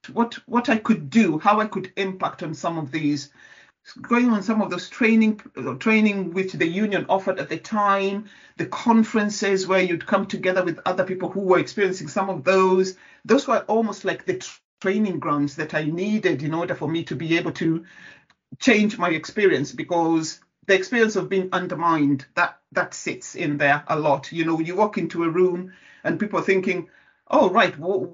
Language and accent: English; Kenya; I'm a Kenyan, so I represent the Kenyan Association there.